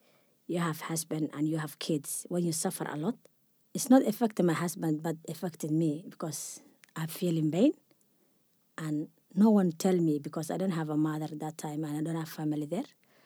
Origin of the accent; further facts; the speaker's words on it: Somalia; English is a second language; now in Australia; I'm from Somalia. I have 5 kids. I'm here in Australia for a while.